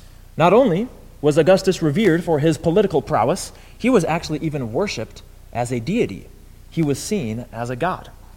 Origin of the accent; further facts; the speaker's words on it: Chicago, Illinois, United States; I'm from Chicago. I'm from the north, so I don't come from close to the ocean.